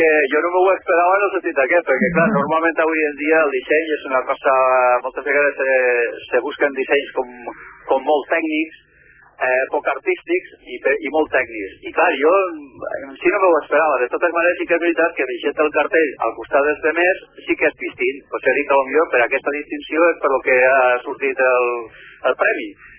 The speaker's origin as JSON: {"language": "Catalan", "town": "Valencia", "region": "Valencian Community", "country": "Spain", "said": "jo és que sóc originari de València. La meva terra és, no sé, és una mica molt explosiva."}